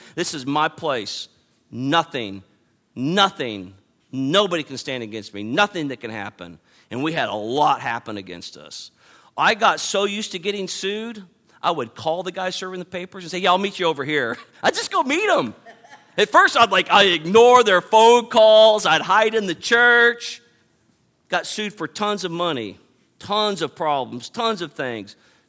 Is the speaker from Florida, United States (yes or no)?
no; California, United States; I grew up in California.